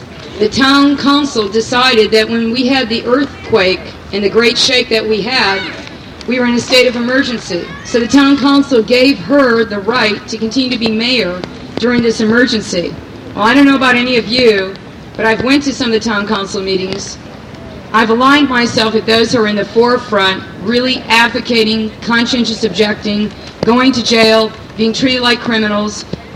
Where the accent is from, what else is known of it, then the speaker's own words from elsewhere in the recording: Michigan, United States; now in Santa Cruz, United States; Many of us here are from other places. I'm not even born here. I'm from Michigan.